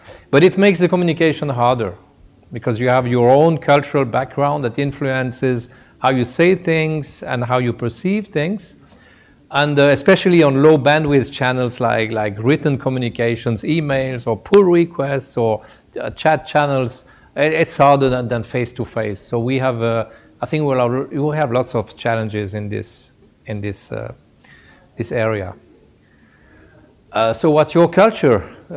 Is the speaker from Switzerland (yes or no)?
yes; Switzerland; I come from Switzerland, which is a country which has four official languages, and I would say four cultures.